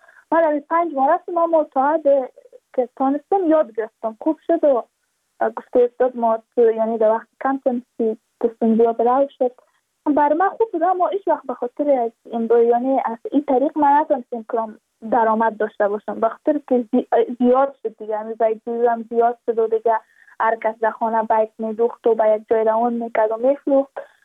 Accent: Badakhshan, Afghanistan; چون ما از بدخشان هستیم، یعنی منطقای دور دستش،

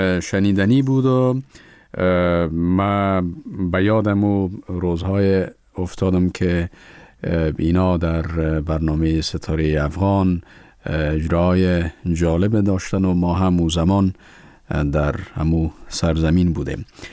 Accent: Kabul, Afghanistan; born there; من در کابل به دنیا آمدیم کابل برای من ویژه هست

